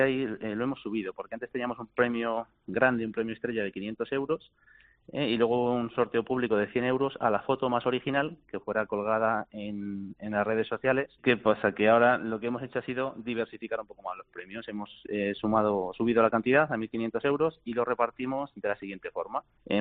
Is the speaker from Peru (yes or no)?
no; Santa Olalla, Spain; Sí, nosotros de Santa Olalla siempre lo hemos hecho, desde que yo soy alcalde de mi pueblo